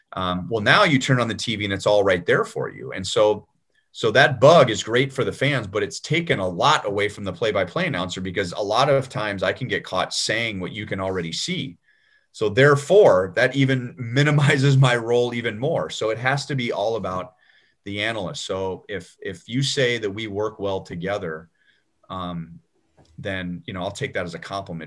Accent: Los Angeles, California, United States; I grew up in Los Angeles in the heyday of the Lakers

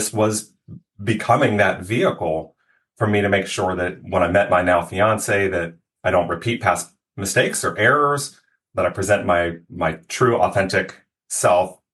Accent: East Coast, United States; I grew up on the East Coast. I now live in California, in Pennsylvania and rural parts of both Pennsylvania and Virginia.

